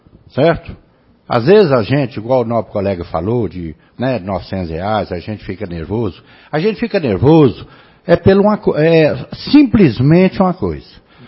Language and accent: Portuguese; Minas Gerais, Brazil; E eu sou mineiro. Sou mineiro.